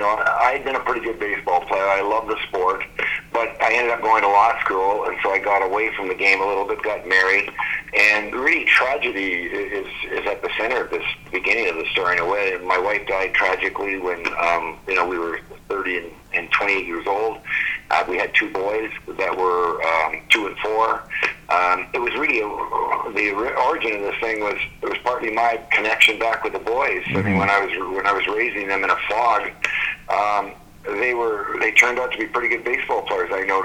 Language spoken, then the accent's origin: English; Trail, British Columbia, Canada; the fact that I was from Trail is probably partly why I was so passionate and determined and would not accept second place.